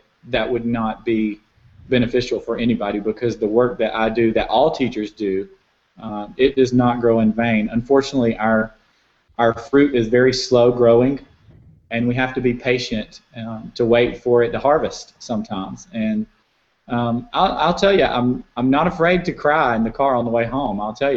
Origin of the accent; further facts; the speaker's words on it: South Carolina, United States; I'm from South Carolina.